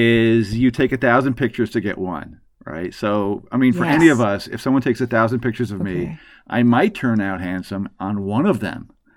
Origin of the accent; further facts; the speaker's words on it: Long Island, New York, United States; You know, when I was a kid, I grew up on Long Island, And we would go into Yankee Stadium for bat days, right?